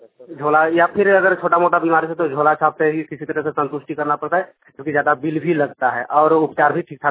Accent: Pipra, Jharkhand, India; और मैं पिपरा ग्राम पिपरा से पंचायत सुगा पहाड़ी मसलिया प्रखंड से आता हूँ, दुमका जिला से। और मेरा गांव में लगभग 130 से भी ज्यादा घर है, लेकिन उसमें से अधिकतर सब गरीबी रेखा से नीचे आते हैं।

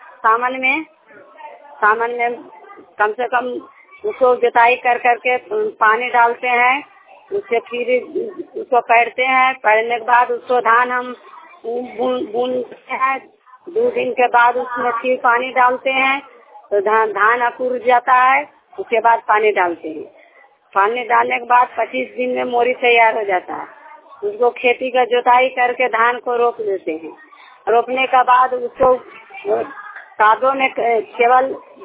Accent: Balwapur, Bihar, India; ग्राम बलवापुर के रहने वाली हूँ, जिला नवादा पड़ता है, थाना नारदीगंज पड़ता है, पोस्ट मसौड़ा पड़ता है।

